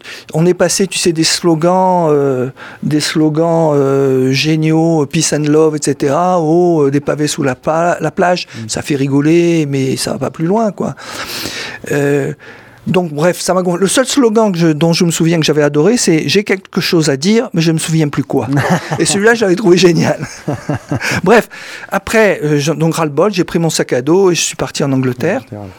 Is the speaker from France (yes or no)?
no; Algeria; sur mon enfance en Algérie.